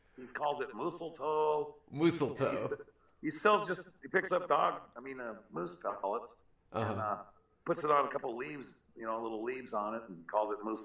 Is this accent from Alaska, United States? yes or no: yes; Homer, Alaska, United States; In Homer, Alaska. It's a little tiny town in south central Alaska.